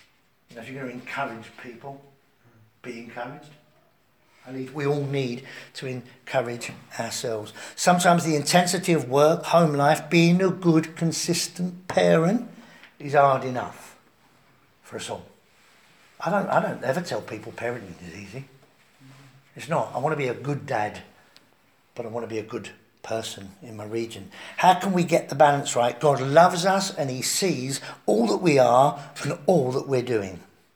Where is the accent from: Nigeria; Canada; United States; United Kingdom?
United Kingdom; London; I'm from the East End. And sometimes I just say it as it is.